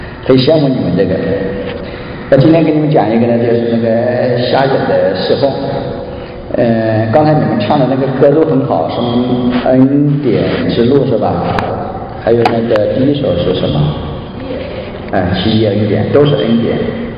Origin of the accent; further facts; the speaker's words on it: China; now in Montreal, Canada; 我也是大陆人。2003年我去到蒙特利尔，直接在那边登陆。